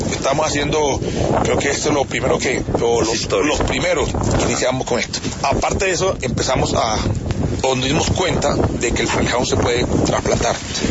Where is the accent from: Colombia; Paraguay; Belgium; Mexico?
Colombia; ¿Qué vamos a hacer nosotros como colombianos, como militares, para arreglar esto?